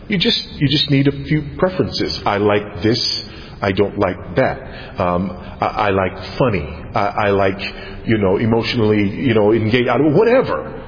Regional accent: United States; So I'm not saying that it's controversial from the standpoint of me as an American living in another context.

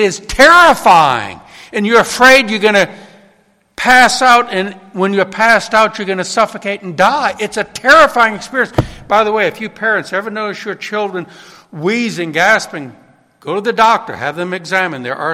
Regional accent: New Orleans, Louisiana, United States; I think the time I was most afraid was when I was 10 years old. Growing up in New Orleans

